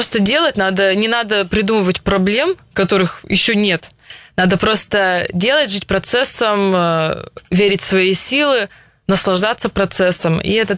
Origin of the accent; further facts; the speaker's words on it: Perm, Perm Krai, Russia; я выросла в Перми, я соревновалась в России